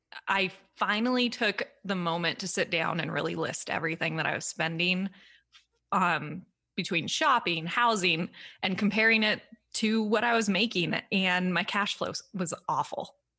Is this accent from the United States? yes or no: yes; San Diego, California, United States; I grew up in San Diego and I lived in San Diego when I was paying off my debt.